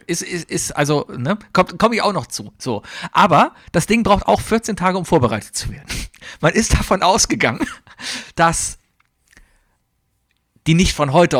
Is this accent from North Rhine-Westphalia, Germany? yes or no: yes; Cologne, North Rhine-Westphalia, Germany; Ich bin Kölner